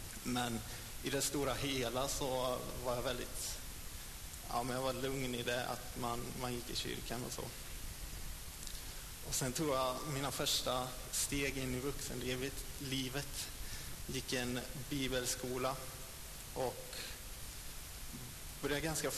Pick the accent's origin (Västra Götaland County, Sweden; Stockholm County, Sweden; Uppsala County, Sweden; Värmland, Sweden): Västra Götaland County, Sweden; Tidaholm; Jag är uppvuxen i en kristen familj i Pingstkyrkan hemma i Tidaholm.